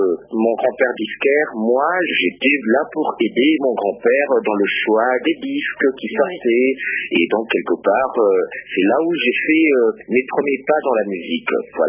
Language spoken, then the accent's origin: French; Kinshasa, DR Congo; born there; parce que moi je suis né à Lemba